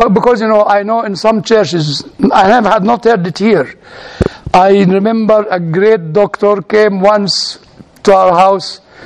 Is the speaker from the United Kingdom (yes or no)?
no; Egypt; I said, from Egypt.